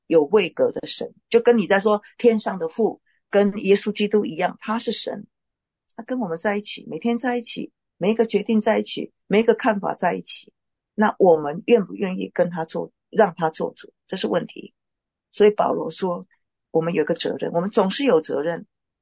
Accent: Taiwan; 我个人我身为一个台湾人，我深深的体会到我的危机是什么。

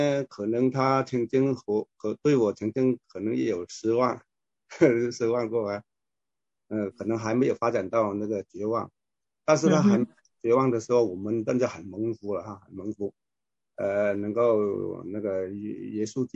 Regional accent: China; 这个我们中国人有一句话讲啊，就是哀莫大于心死

